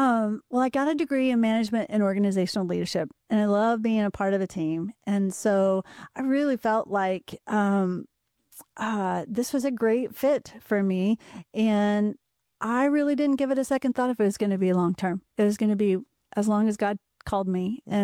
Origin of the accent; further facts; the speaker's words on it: Fremont, Nebraska, United States; I grew up in Fremont, actually, and then moved out to the Kearney area.